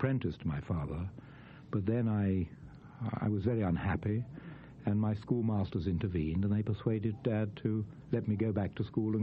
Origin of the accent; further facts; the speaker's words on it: London, United Kingdom; born there; I was born in London. I'm one of the very few people who was both conceived and born during the 10-month reign of King Edward VIII.